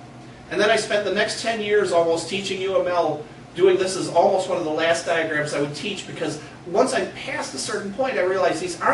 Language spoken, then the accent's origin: English; Michigan, United States; if I go through this whole interview without saying ain't or gonna, then nobody will know I'm from Michigan.